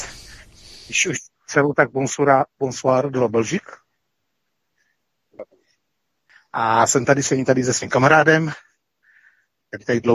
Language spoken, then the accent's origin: Czech; Moravia, Czechia; byť jsem Čechem poleno, nebo respektive Moravák